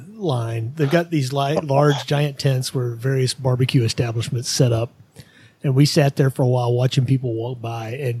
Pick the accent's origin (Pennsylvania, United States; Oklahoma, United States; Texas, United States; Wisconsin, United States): Texas, United States; as much as it pains me as a Texan to say this, I believe Australia is slightly larger than Texas.